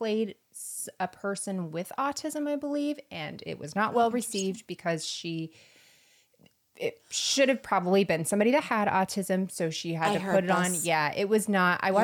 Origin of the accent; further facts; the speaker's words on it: Florida, United States; I'm from Florida, so I can say this, but Florida and Philadelphia are probably 10 years behind New York.